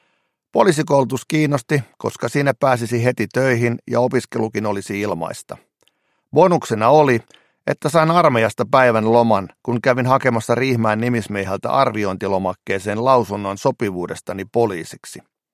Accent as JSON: {"language": "Finnish", "town": "Riihimäki", "region": "Kanta-Häme", "country": "Finland", "tie": "born or raised there", "said": "Kotipaikkakunnallani Riihimäellä ei huumeita silloin katukuvassa näkynyt, ja koko myrkkyaihe oli pienen kaupungin kasvatille varsin outo."}